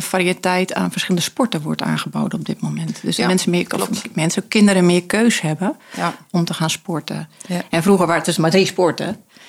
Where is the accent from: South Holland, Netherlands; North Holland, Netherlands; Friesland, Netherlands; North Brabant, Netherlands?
Friesland, Netherlands; Tietjerk; ben 48 jaar en ik kom oorspronkelijk uit Friesland. Tietjerk, een heel klein dorpje. Ik ben oprechte Friesin, nog steeds spreek Fries tegen mijn kinderen.